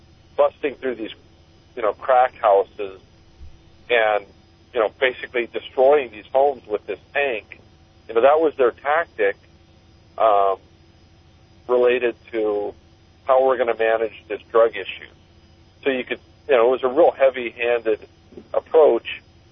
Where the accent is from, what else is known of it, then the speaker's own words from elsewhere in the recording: Fremont, California, United States; I grew up in Fremont, yeah.